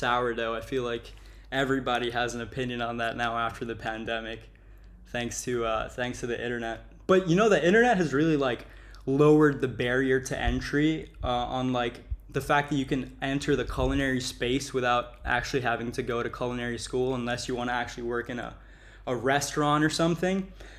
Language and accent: English; India; now in Dubai, United Arab Emirates; I'm calling you from Dubai, and it's really known as a food city. Like I'm Indian, and some of the best Indian food that I've had is right here